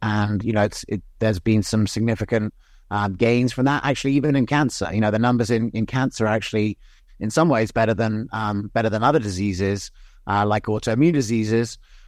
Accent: England, United Kingdom; born or raised there; also born or lived in United States

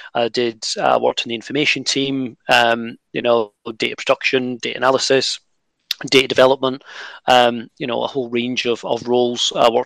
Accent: Scotland, United Kingdom; but I come from Scotland.

